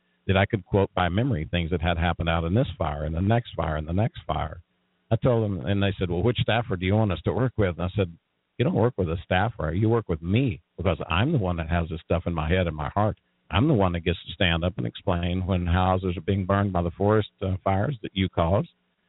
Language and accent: English; New Mexico, United States; I work for the people back in New Mexico.